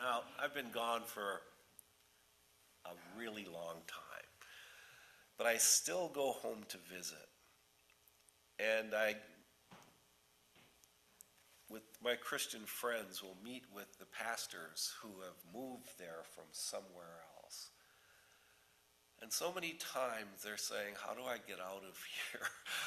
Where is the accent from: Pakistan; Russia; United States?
United States; Michigan; I come from the Upper Peninsula of Michigan. It's a great place, right? Right on the Wisconsin border, so we're all Green Bay Packers fans.